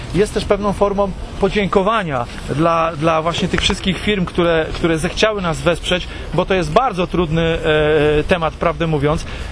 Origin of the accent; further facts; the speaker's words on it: Bydgoszcz, Kuyavian-Pomeranian Voivodeship, Poland; Ja jestem akurat z Bydgoszczy, Państwo jesteście z Chojnic, co nie znaczy, że my się między tymi miastami nie przemieszczamy.